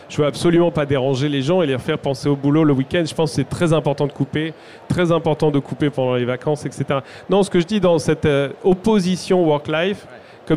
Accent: France

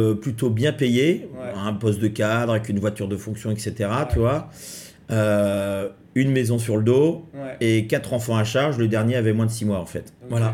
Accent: Châteaubriant, Pays de la Loire, France; je suis originaire de Châteaubriant, qui était une petite banlieue à 60 km de Nantes.

